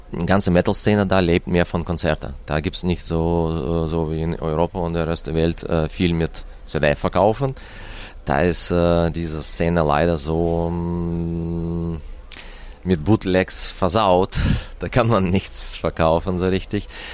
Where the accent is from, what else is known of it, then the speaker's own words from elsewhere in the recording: Russia; German is a second language; Ja, das angefangen, dass ich meine, in Russland, das ist meine Heimat.